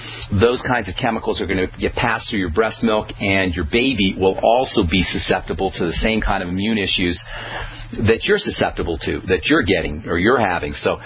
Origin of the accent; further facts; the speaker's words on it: Trenton, New Jersey, United States; Well, I'm from Trenton, so no apologies necessary to me.